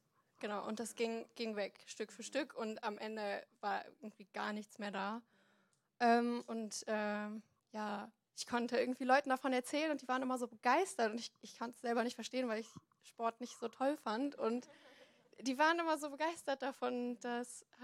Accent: Gummersbach, North Rhine-Westphalia, Germany; Ich komme aus Gummersbach.

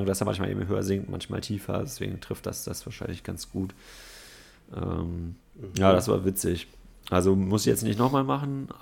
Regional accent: Berlin, Germany; was man halt so als Berliner macht

